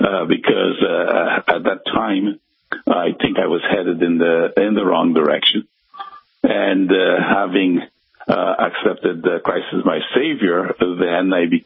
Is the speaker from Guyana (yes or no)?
yes; Georgetown, Guyana; I was born in Georgetown, Guyana, which was British Guyana at the time